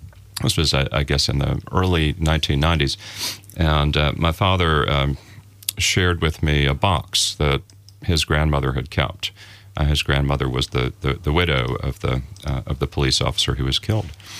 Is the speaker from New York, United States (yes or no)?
yes; New York, United States; and I grew up in New York. My family's Irish-American, Roman Catholic, and during my childhood, I knew the barest outline of the story